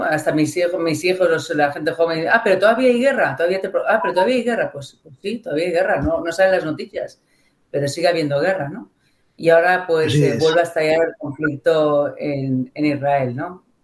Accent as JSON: {"language": "Spanish", "town": "Barcelona", "region": "Catalonia", "country": "Spain", "tie": "born there", "said": "además nací en Barcelona, o sea, soy española y catalana"}